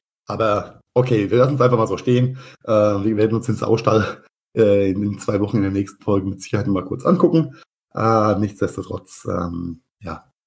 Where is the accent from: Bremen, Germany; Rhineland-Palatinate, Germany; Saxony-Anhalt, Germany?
Rhineland-Palatinate, Germany; Mainz; in meiner Heimatstadt Mainz